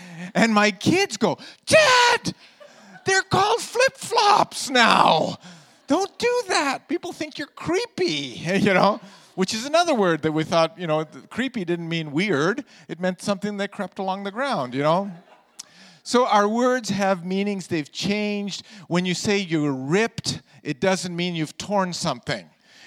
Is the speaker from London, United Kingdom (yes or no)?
yes; London, United Kingdom; also born or lived in Karachi, Pakistan; now in Canada; And I grew up in London and I was born in Karachi, Pakistan. So when we came to Canada